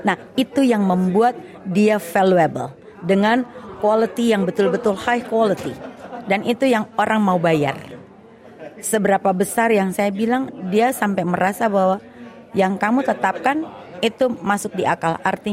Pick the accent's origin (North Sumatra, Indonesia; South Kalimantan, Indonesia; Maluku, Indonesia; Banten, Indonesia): Maluku, Indonesia; Tanimbar; Saya memang perempuan Tanimbar, papa saya dari Tanimbar.